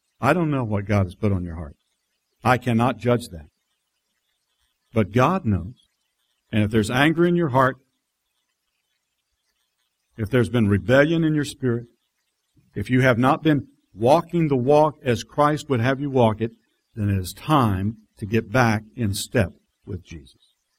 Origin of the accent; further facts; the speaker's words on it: Electra, Texas, United States; born there; Well, like I say, I'm a Texan. I was a Texan. I'm born in Texas. I was born in Electra, Texas